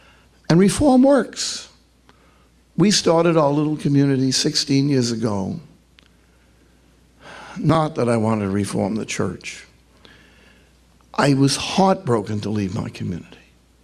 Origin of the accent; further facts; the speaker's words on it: Jersey City, New Jersey, United States; You know, I'm from Jersey City, and if you want trouble, I'll give you trouble.